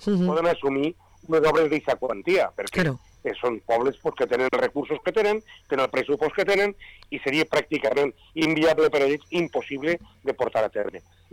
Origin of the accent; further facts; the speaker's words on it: Sant Joan de Moró, Valencian Community, Spain; Moró s'havia presentat sempre, el meu poble, Sant Joan de Moró